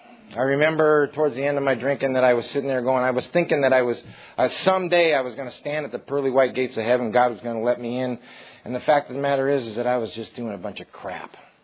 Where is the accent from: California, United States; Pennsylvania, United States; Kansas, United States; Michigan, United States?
California, United States; San Jose; from San Jose.